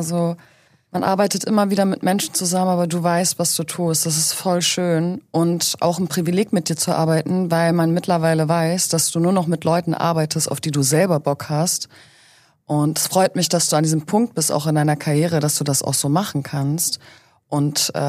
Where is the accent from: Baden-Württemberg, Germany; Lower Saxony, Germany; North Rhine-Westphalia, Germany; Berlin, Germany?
Berlin, Germany; ich komme aus Berlin.